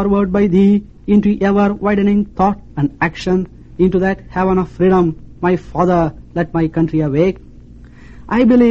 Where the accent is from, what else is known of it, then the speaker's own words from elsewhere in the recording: India; now in United States; Perhaps, as an Indian, I tend to look at the broader aspects of the problems which beset mankind. My people have long been concerned with the basic values of human life. My training as a lawyer and my experience here in America